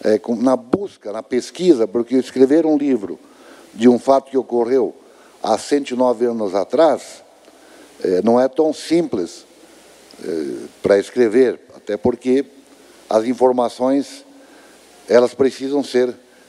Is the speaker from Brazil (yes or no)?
yes; Santa Catarina, Brazil; até é lamentável que todos nós, como catarinenses, não tenhamos o conhecimento profundo dessa história